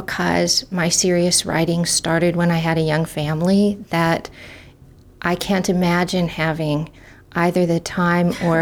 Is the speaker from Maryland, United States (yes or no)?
no; Iowa, United States; I grew up in Northwest Iowa, and my high school English teacher took us on a field trip to Lincoln, Nebraska